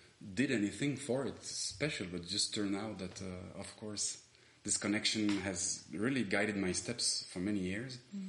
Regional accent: Wallonia, Belgium; English is a second language; now in Lithuania; I'm from Belgium, the French-speaking part of Belgium, the south, the region of Charleroi.

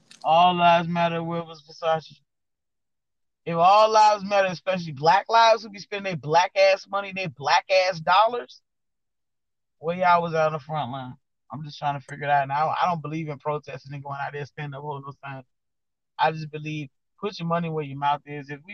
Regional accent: Miami, Florida, United States; Because, like I said, I'm from Miami. I'm from the South.

